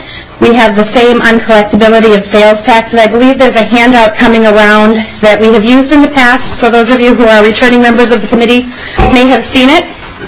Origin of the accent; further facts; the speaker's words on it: Blaine, Minnesota, United States; I'm from Blaine, Minnesota.